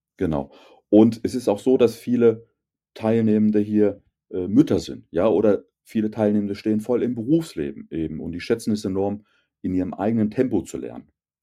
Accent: Thuringia, Germany; ich bin in Wäldern Thürings aufgewachsen

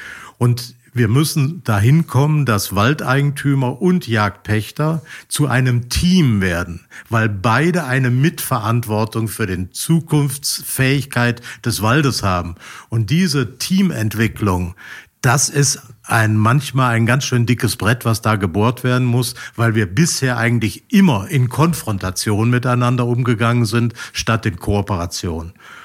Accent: Baden-Württemberg, Germany; born there; accent: Baden dialect; Ich komme gebürtig aus dem Schwarzwald. Ich kann auch noch ein wenig Badeschwätzet, wenn ihr wollt.

